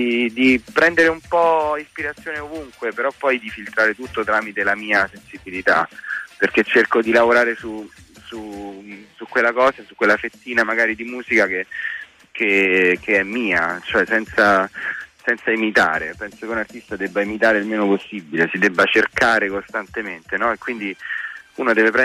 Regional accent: Rome, Lazio, Italy; sì sono di Roma, sì

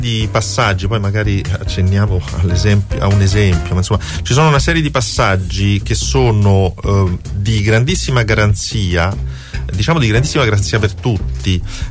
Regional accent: Latina, Lazio, Italy; born there; se io, che sono nato a Latina, sto facendo una cosa per la mia comunità

